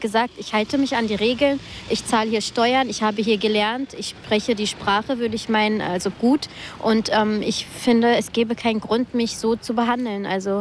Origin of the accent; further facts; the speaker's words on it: Frankfurt, Brandenburg, Germany; Ich bin ja hier aufgewachsen. Ich bin hier geboren sogar. Ich bin in Frankfurt-Oder geboren und das ist eigentlich auch mein Land, ja.